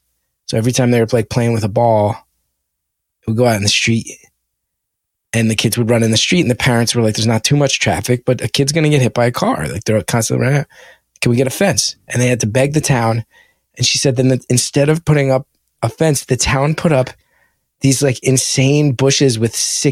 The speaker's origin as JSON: {"language": "English", "town": "West Orange", "region": "New Jersey", "country": "United States", "tie": "born or raised there", "said": "between us all growing up in West Orange and then going to Rutgers in that era"}